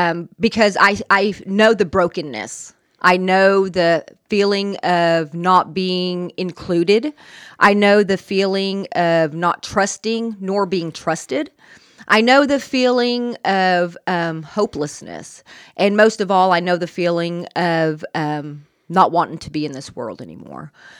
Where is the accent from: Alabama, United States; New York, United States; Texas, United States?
New York, United States; New York City; born there; For myself, I'm half Cuban and I'm half Comanche, and I was born in New York City.